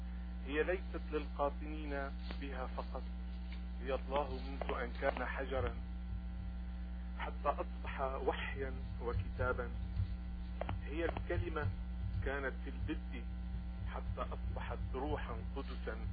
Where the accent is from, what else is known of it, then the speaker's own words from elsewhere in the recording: Syria; now in Canada; وفخر فخري أني من سوريا. كيف لا وهي الشمس والدفء، أبكيك يا بلدي لأتدفأ بدموعك برد كندا مهجري ومغتربي.